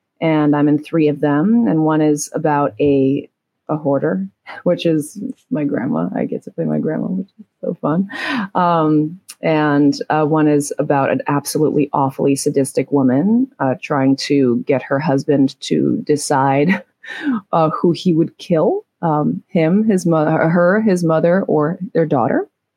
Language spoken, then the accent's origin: English; New York, United States; I'm from New York, so I know like tropical kind of wild weather.